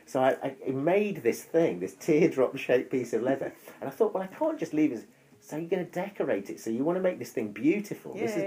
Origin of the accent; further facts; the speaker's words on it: East Midlands, United Kingdom; Where I grew up, where I grew up in North Nottinghamshire, is like it's before I left.